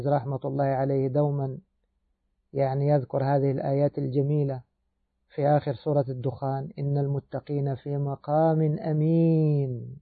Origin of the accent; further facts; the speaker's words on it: Egypt; ولا زال عندنا في بلادنا مصر يقولون السجل المدني